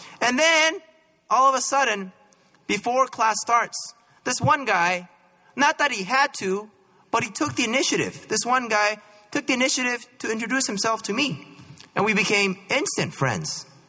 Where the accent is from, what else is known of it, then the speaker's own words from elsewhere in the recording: Cupertino, California, United States; I grew up in Cupertino, okay? And that's where I went to school, elementary, junior high, all right?